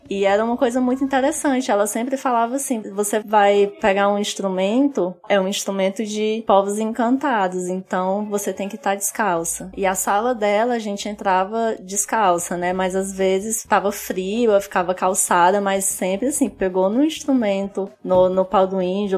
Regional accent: Maracanaú, Ceará, Brazil; Falar, sou do Maracanaú, né? A terra do Rio das Aves Maracanãs.

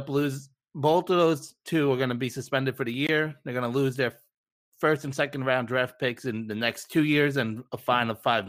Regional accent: New York, United States; I know arbitration, growing up in New York, it's really tough to go through arbitration with your players.

